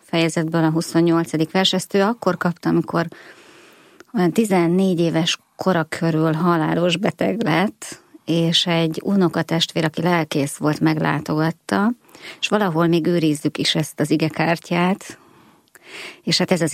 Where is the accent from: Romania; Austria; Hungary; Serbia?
Hungary; Makó, Csongrád-Csanád; Makón nőttünk föl